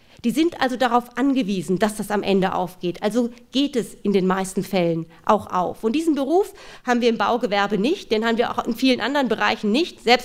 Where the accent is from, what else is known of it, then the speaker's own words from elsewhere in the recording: Berlin, Germany; Ich komme ja aus Berlin und wir haben da so einen Flughafen.